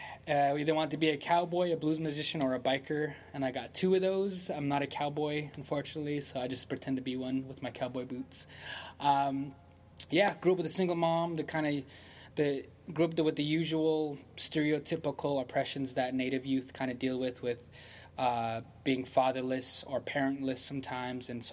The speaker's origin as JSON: {"language": "English", "town": "Shiprock", "region": "New Mexico", "country": "United States", "tie": "born or raised there", "said": "Yeah, I grew up in Shiprock, New Mexico, which is actually your GM's from my res"}